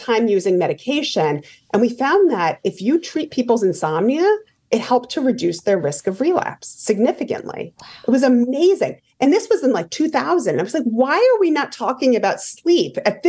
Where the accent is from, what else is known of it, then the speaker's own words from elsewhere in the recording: Rhode Island, United States; To the point where I grew up in Rhode Island.